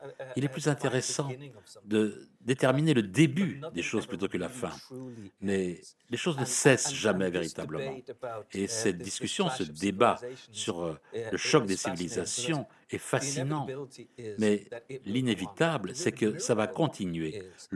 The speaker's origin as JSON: {"language": "French", "country": "Ireland", "tie": "born or raised there", "second_language": "French", "said": "Moi, j'ai grandi en Irlande. Et il y a une histoire de 800 ans derrière moi, de division."}